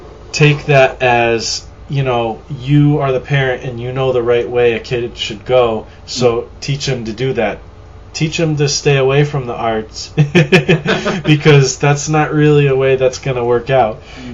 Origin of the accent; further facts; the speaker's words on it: United States; growing up in America and how people seem to view it here, I don't know how it is in other countries